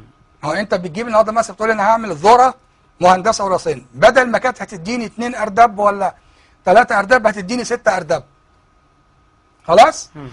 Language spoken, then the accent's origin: Arabic; Egypt; في المركز الإسلامي العالمي اللي موجود عندنا في مصر